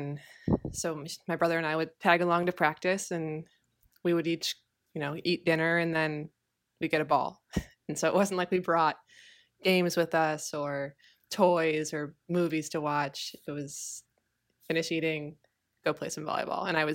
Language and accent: English; San Diego, California, United States; also born or lived in Houston, United States; I was born in San Diego, and then I moved to Houston, and we lived there for 7 years before moving back to San Diego after that.